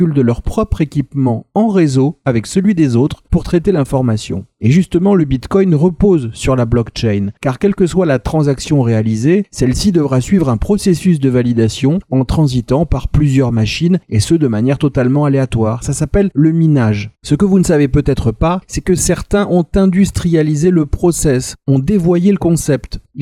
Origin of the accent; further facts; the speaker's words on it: Bordeaux, Nouvelle-Aquitaine, France; born there; basée dans ma ville natale de Bordeaux